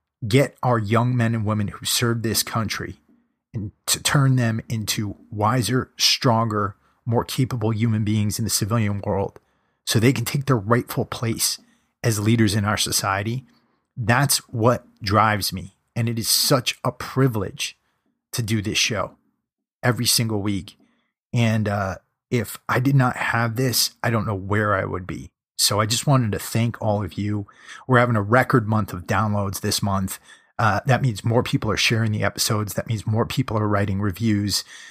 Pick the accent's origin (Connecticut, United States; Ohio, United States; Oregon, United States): Connecticut, United States; I'm from Connecticut originally.